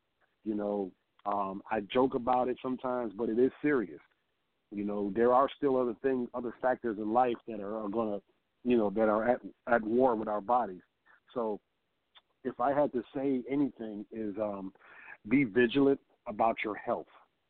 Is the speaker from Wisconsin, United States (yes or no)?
no; New York, United States; Hey, as the New Yorker in me, you know, it's one love.